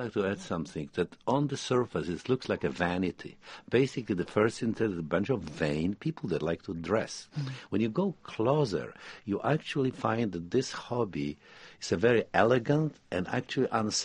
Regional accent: Poland; English is a second language; I come from Poland, where patriotism was a dirty word

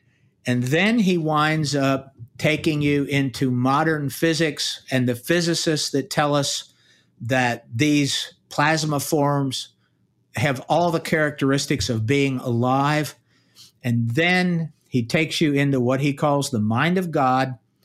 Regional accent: United States; which we did, I'm American, our government outlawed all sorts of rituals

